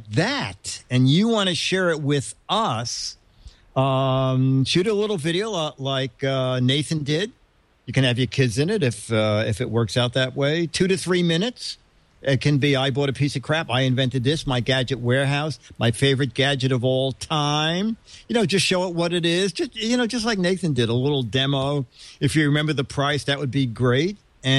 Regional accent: Hershey, Pennsylvania, United States; I'm a magician from Hershey, PA.

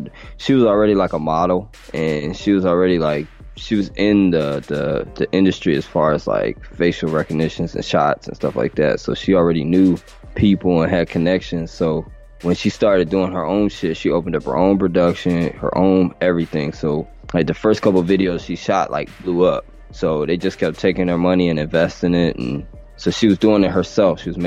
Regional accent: Cleveland, Ohio, United States; Because, you know, I'm from Cleveland, Ohio, man.

